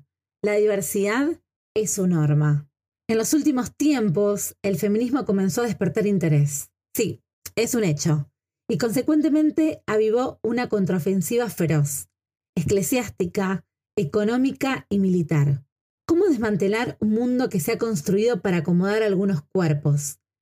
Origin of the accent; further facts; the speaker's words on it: Argentina; soy de Argentina.